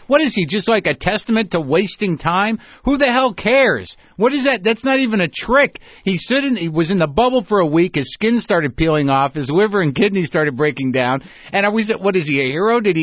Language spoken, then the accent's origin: English; New Jersey, United States; born there; moved away; I was born in New Jersey, but I got out before that became important to become